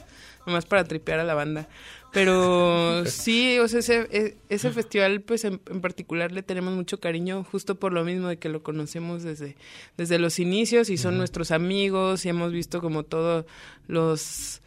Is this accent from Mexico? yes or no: yes; Guadalajara, Jalisco, Mexico; que somos aquí de Guanatos.